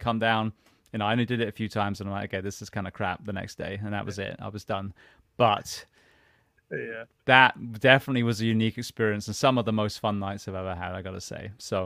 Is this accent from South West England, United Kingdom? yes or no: yes; Corsham, South West England, United Kingdom; accent: West Country; Well, I was a farm boy in Corsham, the West Country of England. And it's funny you talk about intelligent. My native accent, my colloquial accent, is the one that Brits laugh at as being stupid farm people.